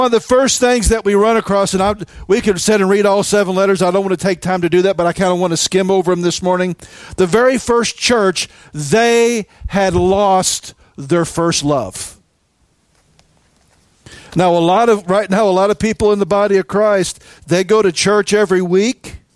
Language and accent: English; the Ozarks, United States; I'm from the Ozarks. We have our own way of communicating.